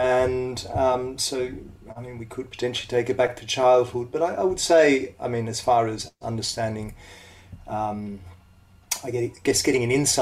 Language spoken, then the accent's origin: English; Melbourne, Victoria, Australia; also born or lived in Italy; where I was at the time growing up in Melbourne. My childhood was backwards and forwards between Italy and Melbourne, so I had a fairly unique and varied upbringing.